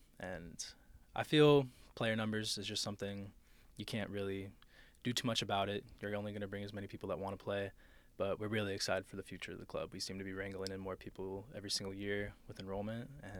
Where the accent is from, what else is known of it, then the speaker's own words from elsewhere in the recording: Arizona, United States; I'm originally from Arizona. So I'm kind of used to playing hockey in a place where it's not really, like, known for the sport.